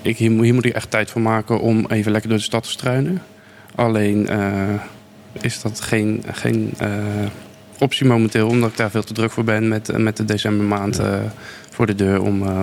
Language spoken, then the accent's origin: Dutch; Rotterdam, South Holland, Netherlands; Maar misschien komt dat ook omdat ik uit Rotterdam kom... dat ik iets meer uit Amsterdam heb.